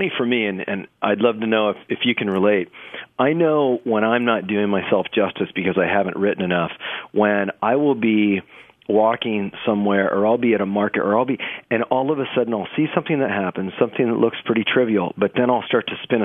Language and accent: English; Yuba City, California, United States; growing up in the Central Valley, I grew up in Yuba City, California, and I worked in my father's store.